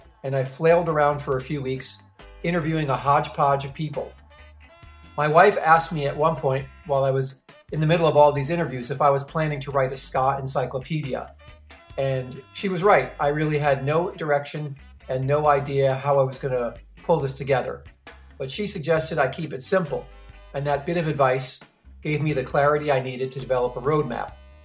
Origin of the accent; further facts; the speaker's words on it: New York City, New York, United States; because I grew up in the New York City ska scene, and these bands inspired me as a fan to start my own band.